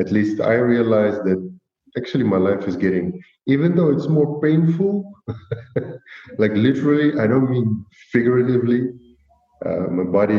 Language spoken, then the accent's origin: English; Rostov-on-Don, Rostov Oblast, Russia; now in Eindhoven, Netherlands; I'm from Rostov-on-Don, which is in Russia, but live in Eindhoven, which is in the Netherlands.